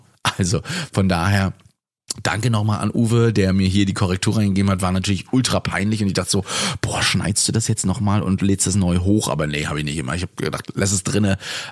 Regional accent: Bavaria, Germany; Und ich bin ja auch in Franken aufgewachsen, 11 Jahre.

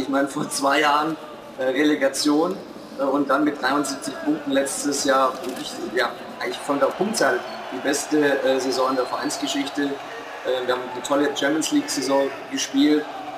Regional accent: Baden-Württemberg, Germany; als Schwabe

